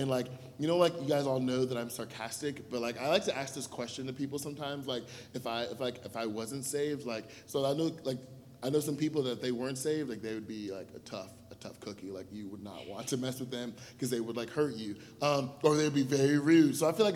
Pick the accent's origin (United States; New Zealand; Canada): United States; Columbus, Ohio; I lived there during my junior and senior year of high school, which is why I say I'm from Columbus